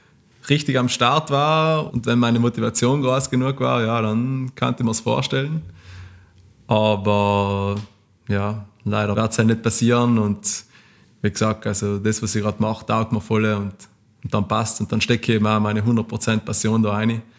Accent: Merano, Trentino-Alto Adige, Italy; Wir kommen aus Südtirol, Meran, und ja, wir wohnen auch da.

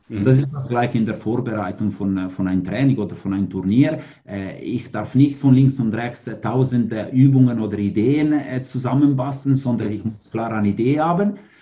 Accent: Ticino, Switzerland; German is a second language; ich als nicht Deutsch sprechende oder als einer, wo Deutsch vor 20 Jahren lernen müsste und als Tessiner

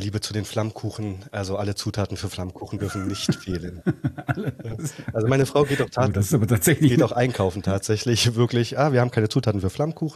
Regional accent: Germany; born there; Ich bin in der DDR zumindest geboren.

